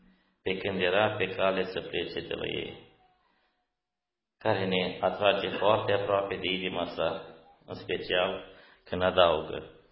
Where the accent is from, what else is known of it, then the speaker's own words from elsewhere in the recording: Moldova; Că noi suntem din Moldova și extremarea noastră nu e așa ca la frață din România.